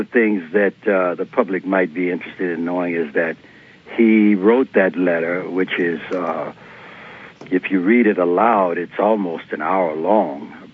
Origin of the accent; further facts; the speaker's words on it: Chicago, Illinois, United States; My hometown, Chicago, Illinois.